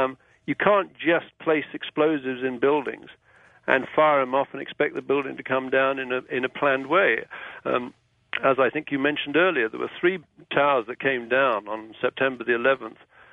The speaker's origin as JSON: {"language": "English", "country": "United Kingdom", "said": "Now, I consider myself, well, I am British."}